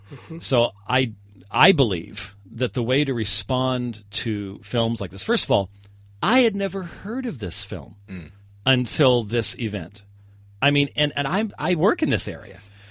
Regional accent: United States; Well, I come from this as not only as an American

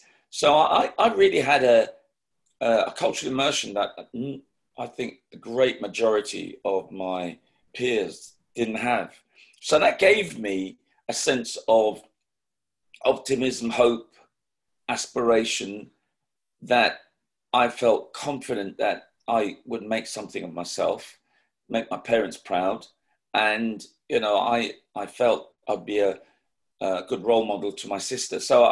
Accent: London, United Kingdom; settling in Islington, more of the southern part of Islington near King's Cross

